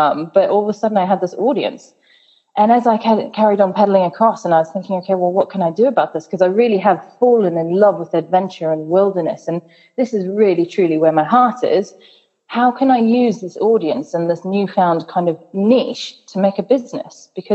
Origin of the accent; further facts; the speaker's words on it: South Africa; when I was about 6 or 7, I was growing up in South Africa, and it was quite an outdoors country